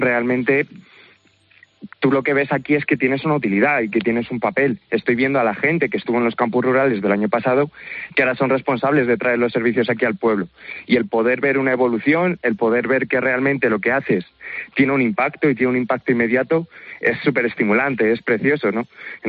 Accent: Alcalá de Henares, Community of Madrid, Spain; Yo nací y estudié en Alcalá de Henares y nunca he tenido pueblo como tal.

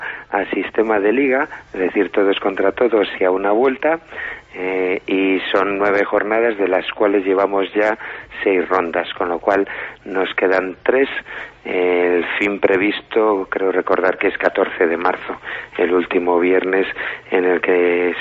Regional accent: Valladolid, Castile and León, Spain; now in Soria, Spain; Yo soy de Valladolid, nací okay. en Valladolid.

